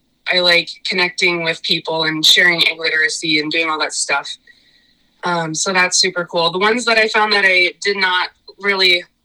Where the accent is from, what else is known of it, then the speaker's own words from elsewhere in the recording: Minnesota, United States; And I'm from Region 1, which is this northwest corner of Minnesota, and we're the second largest.